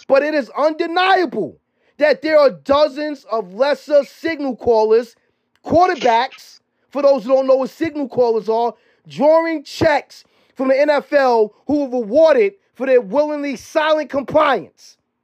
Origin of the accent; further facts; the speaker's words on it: Bronx, New York, United States; And me, being from the same boat growing up in the Mean Project in the South Bronx, all right?